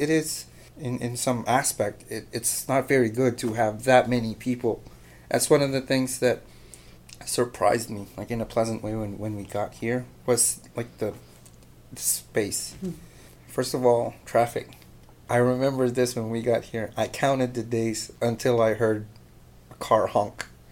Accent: Philippines; English is a second language; growing up in the Philippines, like Philippines is all summer

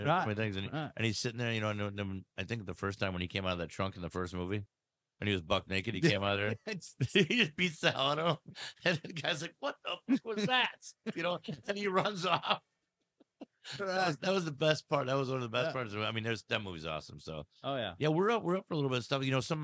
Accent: Wisconsin, United States; We're Wisconsin boys and girls up there, so it's like we only get so much of summer up there.

